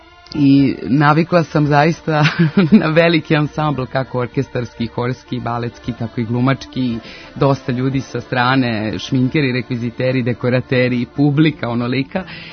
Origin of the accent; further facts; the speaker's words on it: Gornji Milanovac, Šumadija and Western Serbia, Serbia; ona je rođena u Gornjem Milanovcu. To je inače moj rodni grad